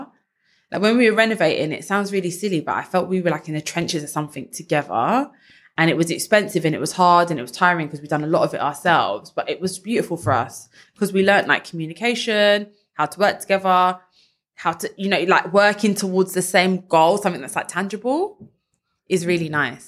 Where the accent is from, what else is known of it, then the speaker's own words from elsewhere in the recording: Crystal Palace, London, United Kingdom; I'm from Crystal Palace, and that area has probably been quite gentrified for many years now.